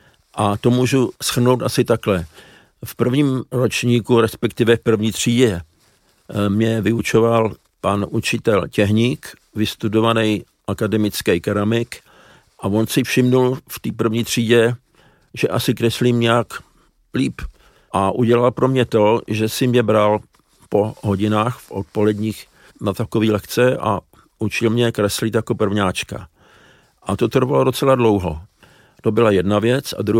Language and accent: Czech; Polabec, Central Bohemian Region, Czechia; also born or lived in Prague; A my jsme bydleli na předměstí, no tenkrát to bylo předměstí, tenkrát to byla samostatná obec Polabec, vedle Poděbrad, tam jsme normálně bydleli v takový vilce a maminka se mnou jela narodit do Prahy, takže mám v občance Praha, rodiště